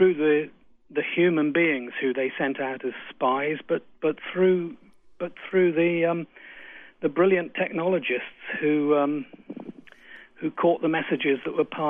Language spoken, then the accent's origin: English; United Kingdom; being British with all of our saga of the hacking of emails and telephones going on in our country at the moment